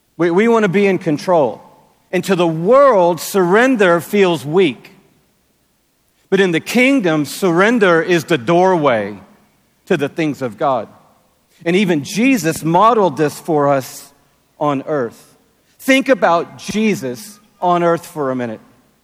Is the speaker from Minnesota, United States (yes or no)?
no; Atlanta, Georgia, United States; I come from Atlanta, Georgia, in the United States of America, where it's 8 a.m., I think, right now. So hello and good morning to anybody back home.